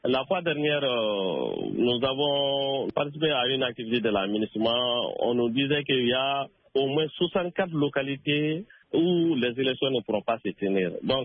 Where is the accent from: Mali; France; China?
Mali; moi, en tant que Malien, ça ne me dit absolument rien.